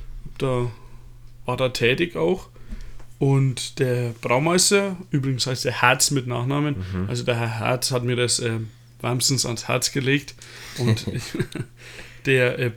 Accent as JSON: {"language": "German", "region": "Bavaria", "country": "Germany", "said": "Also, wie sich das als Franke ausgehört, habe ich schon vor 16 mein erstes"}